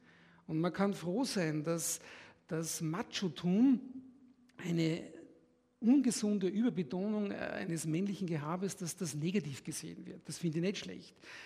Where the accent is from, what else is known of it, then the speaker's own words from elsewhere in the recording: Austria; das sage ich jetzt so ganz frech als Österreicher